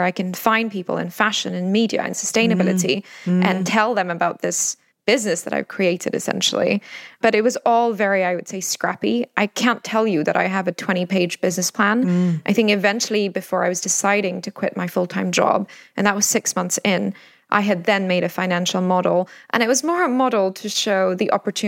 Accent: Singapore; I grew up in Singapore, where one of our national hobbies is shopping and the other is eating.

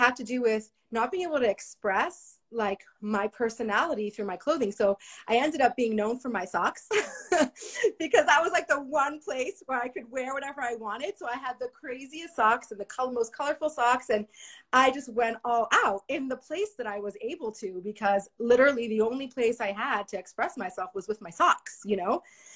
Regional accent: San Antonio, Texas, United States; now in Bozeman, United States; I grew up in San Antonio, Texas, doing the same thing, growing up in a Chabad family in outreach.

